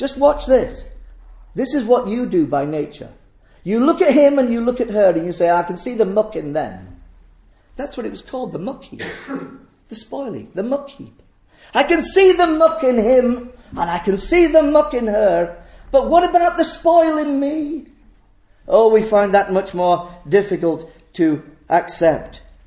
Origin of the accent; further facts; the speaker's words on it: Clayton West, Yorkshire and the Humber, United Kingdom; When I was a boy, I grew up in Clayton West from being about 12 years of age.